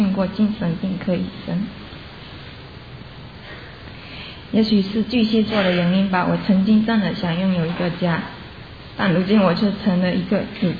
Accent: Fujian, China; 我来自中国福建。

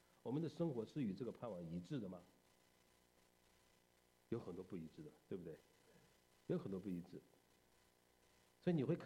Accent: China; 这个不光是我们中国人一样，在西方也是这样

